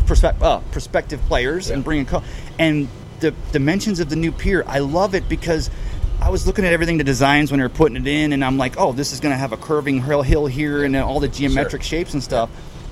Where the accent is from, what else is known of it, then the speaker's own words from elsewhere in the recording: Staten Island, New York, United States; I'm Staten Island. So we got three New York boys in the house today.